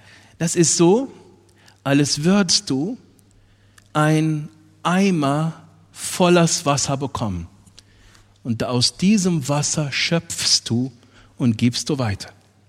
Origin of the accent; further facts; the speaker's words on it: Egypt; Ich bin in Ägypten aufgewachsen, alles koptisch-orthodox.